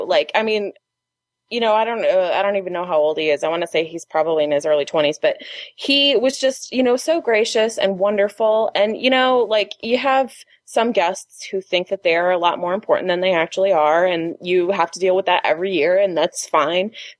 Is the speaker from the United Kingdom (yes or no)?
no; Toledo, Ohio, United States; because he's from Canada and I'm from Toledo, Ohio.